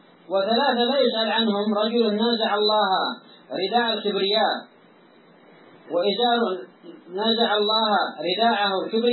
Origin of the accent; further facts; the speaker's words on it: Yemen; فمؤنة المرأة على زوجها يعني على ذاك على ذاك المبدع الذي عندنا في اليمن